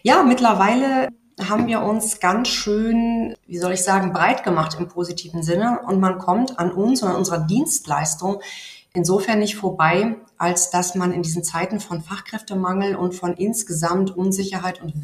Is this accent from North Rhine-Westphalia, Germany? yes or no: no; Lower Saxony, Germany; Ich komme aus der Region Hannover, bin da auch sehr verwurzelt mittlerweile.